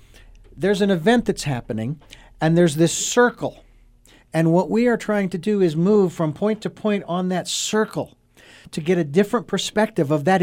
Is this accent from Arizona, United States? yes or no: yes; Phoenix, Arizona, United States; I mean, I'm from Phoenix. I don't like 110 in the shade.